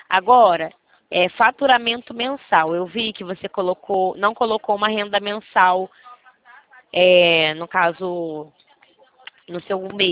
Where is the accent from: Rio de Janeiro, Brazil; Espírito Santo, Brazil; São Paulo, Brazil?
Rio de Janeiro, Brazil; Eu sou do Rio, né? No caso, a minha central de atendimento fica no centro do Rio de Janeiro. O sotaque, né? Tem muitos clientes que falam que o meu sotaque é muito forte, muito puxado.